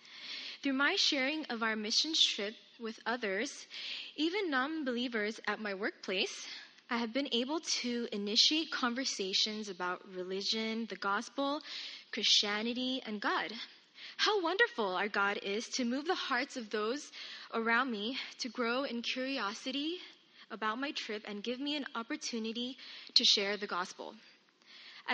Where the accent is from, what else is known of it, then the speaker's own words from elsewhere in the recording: Gardena, California, United States; For those of you who do not know me, I'm a nurse from Gardena.